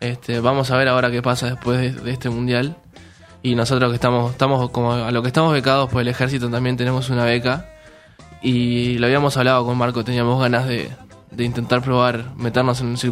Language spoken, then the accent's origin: Spanish; Uruguay; Como cualquier uruguayo que está acá, que la tiene que luchar entre el estudio y el deporte, o estudio y trabajo, como sea.